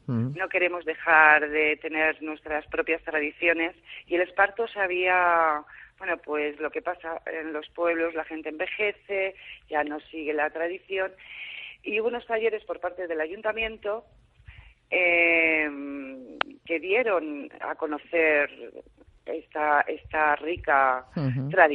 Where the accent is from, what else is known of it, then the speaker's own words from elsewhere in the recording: Community of Madrid, Spain; pero concretamente de mi pueblo, que es de lo que yo ya más conozco, te puedo decir que puedes ir a visitar el Risco de las Cuevas